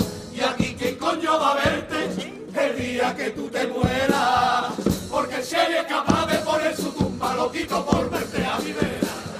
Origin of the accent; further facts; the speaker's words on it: Seville, Andalusia, Spain; Soy de Sevilla, de Sevilla.